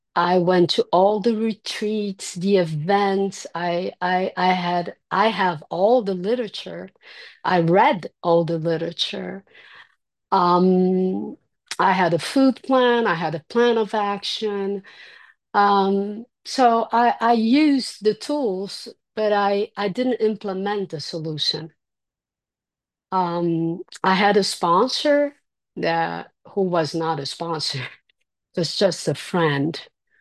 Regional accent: Brazil; And I'm from Brazil.

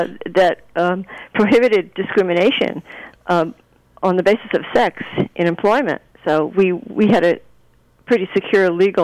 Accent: Providence, Rhode Island, United States; I'm from Providence, and it was my first job after college.

